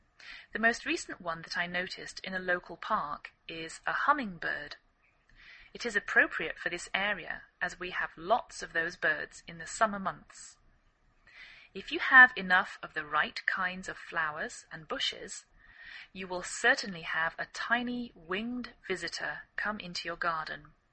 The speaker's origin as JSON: {"language": "English", "region": "England", "country": "United Kingdom", "lives_now": "United States"}